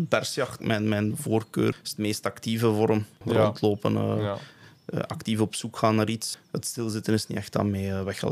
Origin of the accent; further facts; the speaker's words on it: Flanders, Belgium; Ik ben afkomstig uit Wouwbrechtegem. Ik ben geboren in het jaar 1987.